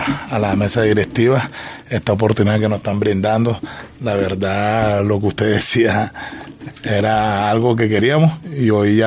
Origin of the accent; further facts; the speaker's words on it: Barranquilla, Atlántico, Colombia; somos barranquilleros, que somos junioristas